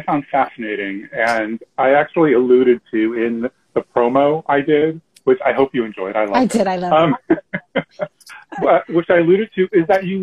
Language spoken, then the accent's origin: English; Los Angeles, California, United States; moved away as an adult; now in New York, United States; Yeah, I was born in Long Beach. I grew up in Los Angeles. I've been in New York 20 years, but I'm an LA kid originally.